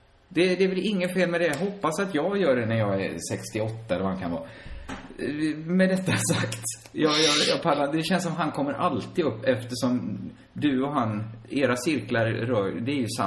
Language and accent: Swedish; Sweden; born there; Men, både du och jag är ju födda i Sverige och vi lever i Sverige.